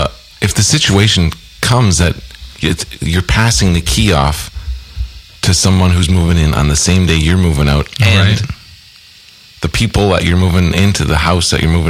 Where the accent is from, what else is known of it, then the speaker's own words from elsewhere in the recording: Canada; I'm from Canada, eh?